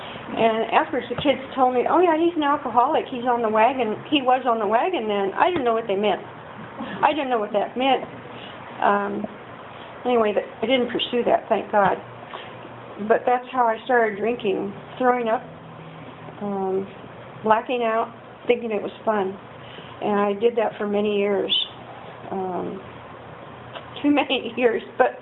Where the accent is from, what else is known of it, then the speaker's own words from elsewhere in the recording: Sonoma, California, United States; I grew up in Sonoma, California. I'm a native daughter of the Golden West, whatever they call it. I grew up on a ranch.